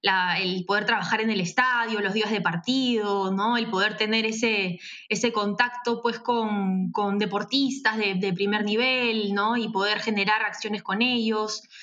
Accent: Peru; No, yo soy peruana

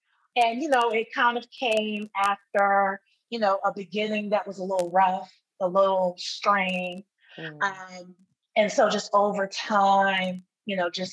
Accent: Atlanta, Georgia, United States; I am just a Southern girl born and raised in Atlanta, Georgia.

